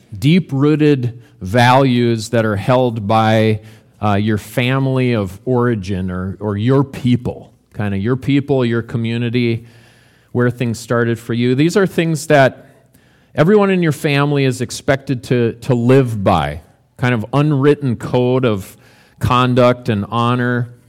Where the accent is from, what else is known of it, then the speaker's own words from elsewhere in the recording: Minnesota, United States; So I was born in Minnesota … There were no girls in my family, just five boys. Grew up out in the country. It used to be my great-grandpa's farm.